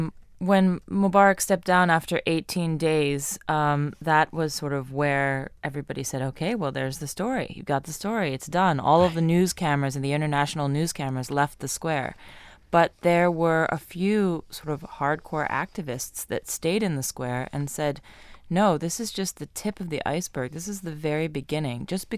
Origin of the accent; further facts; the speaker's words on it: Egypt; You have to understand that I grew up in Egypt where people weren't talking about politics, and people weren't, people were scared to talk about politics.